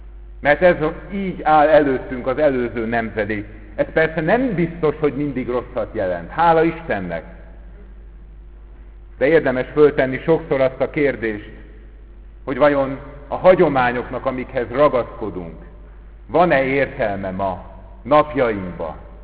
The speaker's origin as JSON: {"language": "Hungarian", "region": "Budapest", "country": "Hungary", "tie": "born or raised there", "said": "abban a budapesti gyülekezetben, ahol felnőttem"}